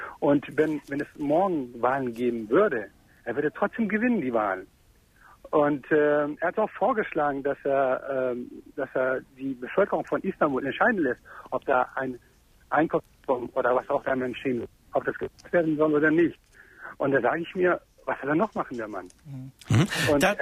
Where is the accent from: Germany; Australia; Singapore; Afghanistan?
Afghanistan; Ich komme ursprünglich aus Afghanistan.